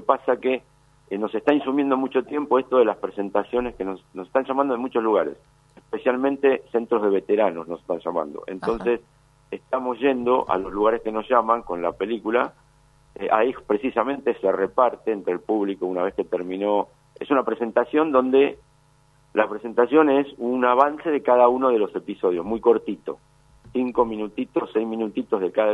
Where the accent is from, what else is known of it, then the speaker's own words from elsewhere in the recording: San Miguel, Buenos Aires Province, Argentina; porque casi todo el equipo somos de San Miguel, de acá de la Provincia de Buenos Aires